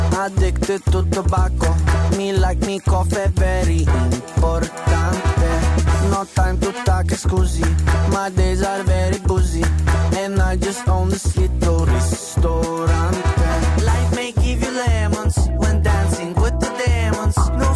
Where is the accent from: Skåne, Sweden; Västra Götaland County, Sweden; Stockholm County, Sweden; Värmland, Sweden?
Västra Götaland County, Sweden; Askim; Där jag växte upp och lärde mig simma.